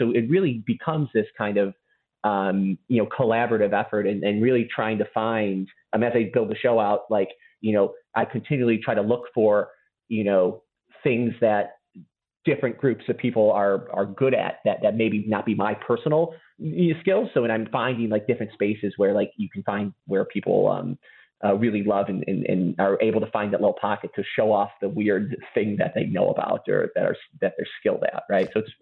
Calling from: Edinburgh, Scotland, United Kingdom; I'm currently calling from Edinburgh.

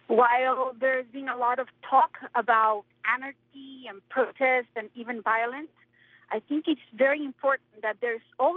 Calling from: Massachusetts, United States; I'm calling from the Berkshires

